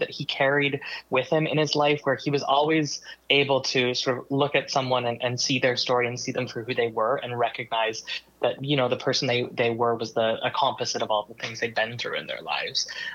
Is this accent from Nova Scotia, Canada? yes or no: yes; Nova Scotia, Canada; now in Montreal, Canada; Well, I'm from Nova Scotia originally. I moved to Montreal.